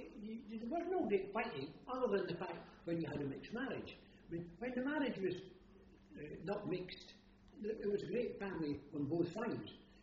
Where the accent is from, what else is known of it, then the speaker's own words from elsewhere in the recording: Dundee, Scotland, United Kingdom; And I was born in Dundee. And I was born at home, in a tenement, because that's the reason it happened in 1918. And I lived there in Ewer Street, Dundee